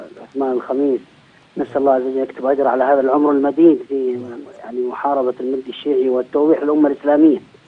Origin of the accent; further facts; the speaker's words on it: Yemen; يعني مثلا أنا من اليمن، وغيري من السعودية وآخر من الدول أخرى